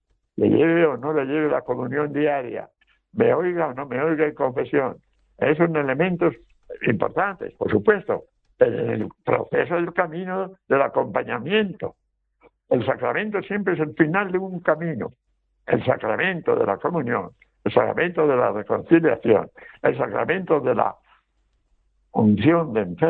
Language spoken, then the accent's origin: Spanish; Villalbilla de Burgos, Castile and León, Spain; A un joven de mi pueblo, ¿no? Por ejemplo, de Villalbilla de Burgos, junto a Burgos.